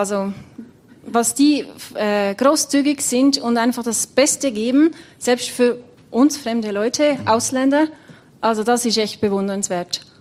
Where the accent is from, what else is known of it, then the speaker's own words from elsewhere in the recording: Zurich, Switzerland; Gar nicht so viel anders wie jetzt im Kanton Zürich, wo ich herkomme.